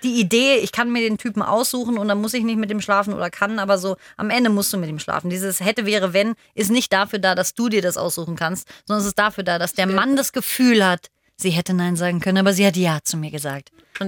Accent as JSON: {"language": "German", "region": "Berlin", "country": "Germany", "said": "Also, ich komme ja aus Berlin."}